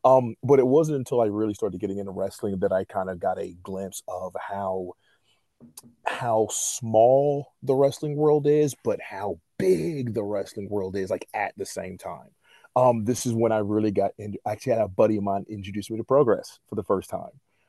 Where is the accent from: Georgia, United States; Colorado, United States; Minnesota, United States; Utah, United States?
Georgia, United States; Atlanta; When I was little, it was really, like, I'm from Atlanta, so really the only exposure to wrestling I had was really like WCW.